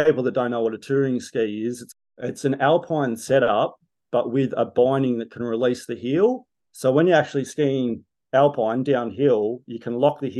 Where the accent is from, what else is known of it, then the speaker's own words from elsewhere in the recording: Jindabyne, New South Wales, Australia; basically I'm from Jindabyne in the Snowy Mountains, and that's the closest town to the New South Wales ski resorts.